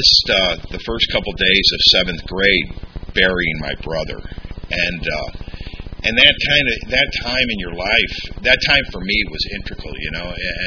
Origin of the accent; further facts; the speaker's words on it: St. Louis, Missouri, United States; And what it was like was, I'm not from here. I'm from St. Louis. I come from a long line of alcoholic men.